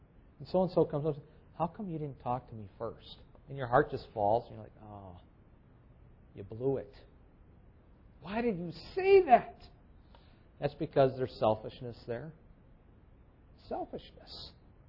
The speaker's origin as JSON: {"language": "English", "town": "Chicago", "region": "Illinois", "country": "United States", "said": "because the same time that I moved from Chicago down to Washington, D.C., another Chicagoan moved from here down to Washington, D.C."}